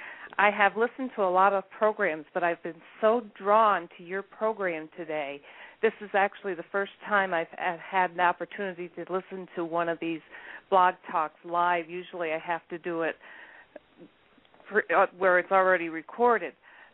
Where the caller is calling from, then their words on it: New York, United States; I'm calling from the Adirondack Mountains in New York.